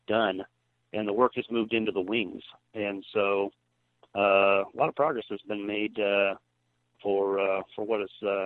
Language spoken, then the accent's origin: English; Pacific Northwest, United States; Yeah, I'm originally from the Northwest, however, in traveling to the Salt Lake City area a number of times, I've fallen in love with the place.